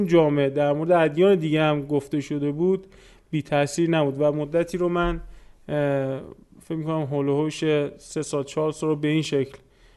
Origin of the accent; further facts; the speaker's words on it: Iran; من در یک خانواده نرمال بزرگ شدم، در همون جامعه ایران با همون دین غالب